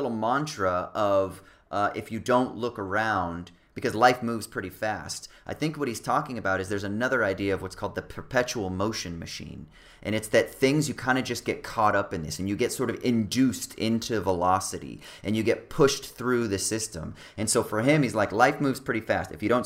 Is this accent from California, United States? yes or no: yes; California, United States; So I'm from Orange County.